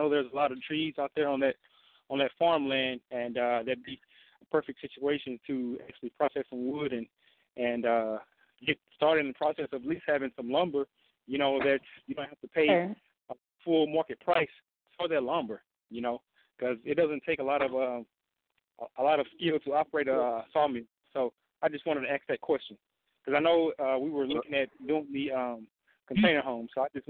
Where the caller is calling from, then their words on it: Dallas, Texas, United States; from Dallas, Texas.